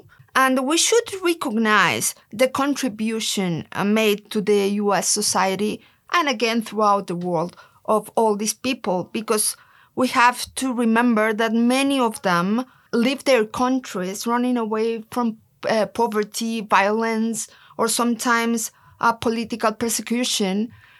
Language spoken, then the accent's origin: English; Mexico; As a Mexican, I grew up in Mexico. I never celebrated this month.